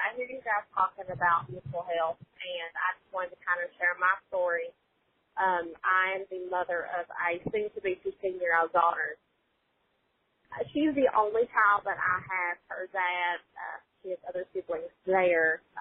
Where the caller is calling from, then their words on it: Hazard, Kentucky, United States; Hi, guys. … I'm from Hazard, Kentucky.